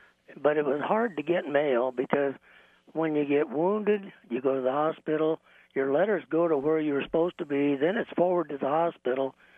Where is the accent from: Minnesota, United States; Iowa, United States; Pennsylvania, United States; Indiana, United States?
Iowa, United States; I'm from Iowa, and I've been through winters